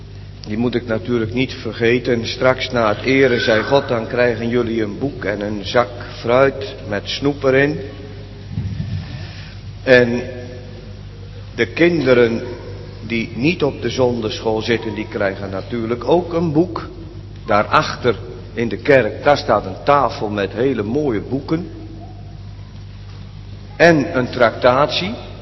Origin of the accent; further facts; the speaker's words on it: Urk, Flevoland, Netherlands; now in Barendrecht, Netherlands; Ik kom zelf uit Urk en dan gaan alle mensen bijna naar de kerk.